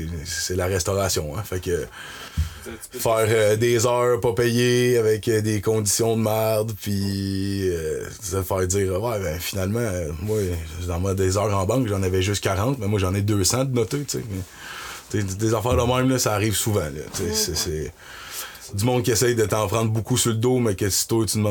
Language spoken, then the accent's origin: French; Terrebonne, Quebec, Canada; also born or lived in Montreal; now in Trois-Rivières, Canada; J'ai grandi à Terrebonne.